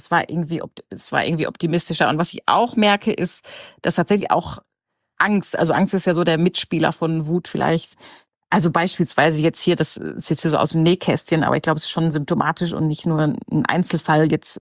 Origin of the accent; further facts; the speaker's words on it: Germany; Das kennen wir als Deutsche ja zum Glück, zumindest die Nachdeutschen sozusagen, zum Glück nicht.